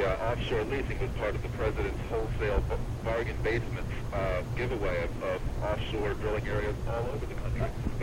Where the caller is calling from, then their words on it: Fairbanks, Alaska, United States; calling from Northern Alaska Environmental Center in Fairbanks.